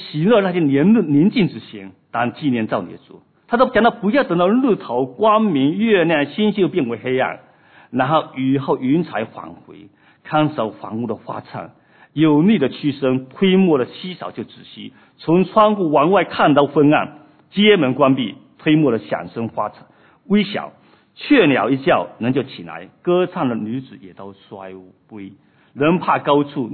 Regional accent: China; 今天我们都从中国过来

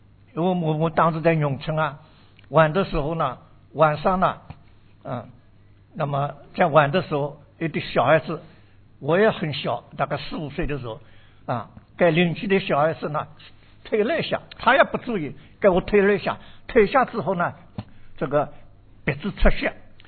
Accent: Zhejiang, China; born there; 我生在呢浙江省的一个农村

